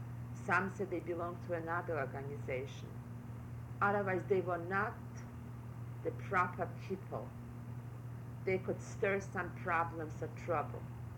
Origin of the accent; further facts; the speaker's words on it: Pruzany, Podlaskie Voivodeship, Poland; born there; English is a second language; I was born in Poland on December 25th, 1926, in a small town not far from Białystok.